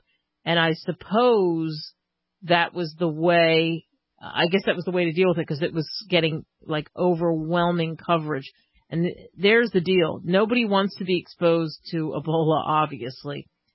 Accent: Northeast, United States; Because growing up in the Northeast, my mind was that's exactly what it was.

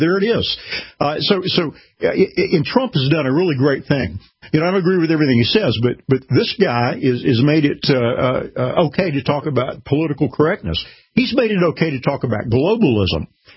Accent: United States; I'm not a subject. I'm a citizen. And I'm an American.

